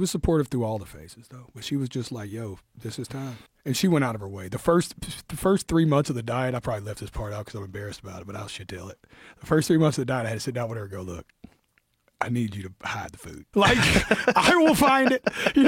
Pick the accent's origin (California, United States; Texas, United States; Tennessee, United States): Tennessee, United States; I'm from Tennessee. They're nothing but hills.